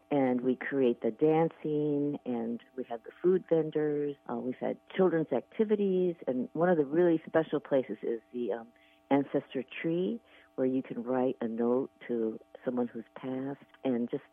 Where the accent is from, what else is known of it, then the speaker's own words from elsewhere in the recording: Hawaii, United States; And throughout, like, I'm from Hawaii, so this is my background.